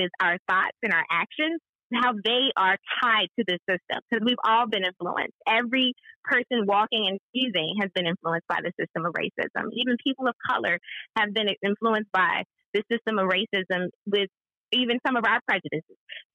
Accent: United States; acknowledges that I am an American, and the fact that I speak English and the fact that I am culturally influenced by American culture

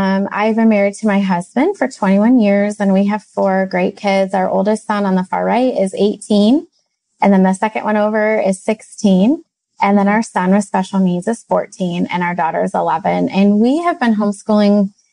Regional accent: Midwest, United States; we hail from the Midwest.

